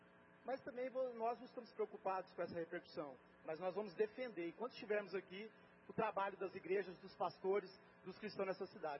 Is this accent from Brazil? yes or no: yes; Anápolis, Goiás, Brazil; born there; nós que somos de Anápolis, eu que nasci aqui nessa cidade, tenho 50 anos